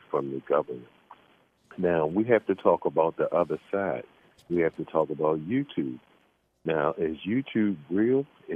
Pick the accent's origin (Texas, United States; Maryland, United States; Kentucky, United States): Maryland, United States; Baltimore; Now, I'm from East Baltimore, and I'm from Woodlawn.